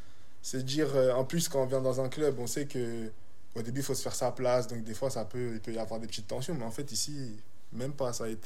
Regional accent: Évreux, Normandy, France; j'ai 22 ans. Je les ai eus là, tout fraîchement. Je viens d'Évreux, FC 27, en Normandie

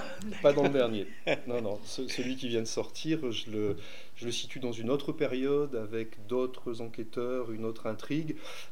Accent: Auvergne-Rhône-Alpes, France; Je suis originaire de Haute-Loire, oui.

